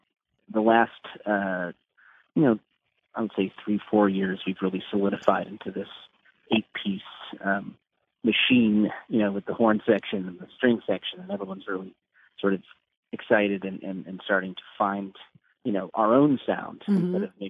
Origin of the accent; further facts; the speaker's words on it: Chicago, Illinois, United States; Yeah, I'm from Chicago originally.